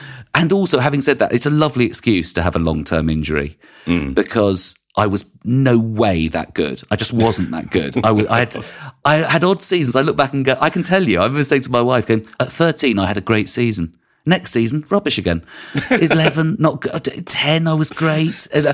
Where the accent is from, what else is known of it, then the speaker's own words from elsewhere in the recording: London, United Kingdom; I grew up in West London.